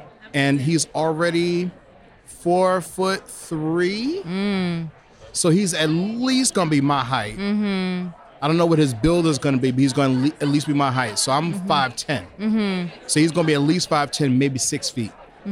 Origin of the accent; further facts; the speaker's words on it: Newark, New Jersey, United States; I grew up in Newark, so like I'm the poster child for that.